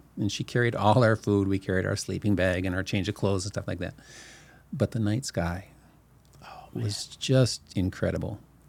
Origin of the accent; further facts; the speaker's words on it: Midwest, United States; Now, I grew up as a Midwesterner.